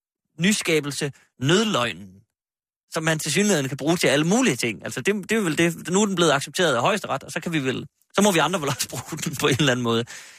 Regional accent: Skagen, North Denmark Region, Denmark; Det lyder som Skagen, hvor jeg voksede op.

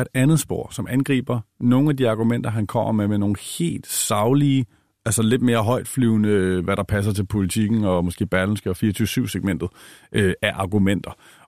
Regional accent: Blovstrød, Capital Region of Denmark, Denmark; Jeg kommer selv fra Nordsjælland i en helt lille, bitte, stille, rolig middelklasseby, der hedder Blåstrød.

